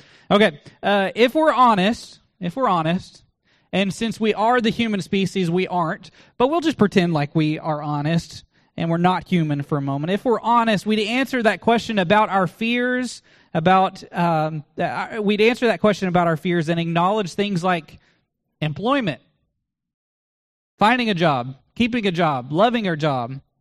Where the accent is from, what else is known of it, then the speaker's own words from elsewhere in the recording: Burleson, Texas, United States; This is from my hometown of Burleson.